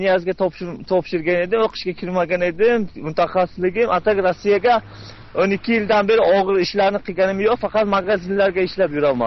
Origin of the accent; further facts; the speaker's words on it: Samarkand, Samarqand Region, Uzbekistan; Samarqanddan.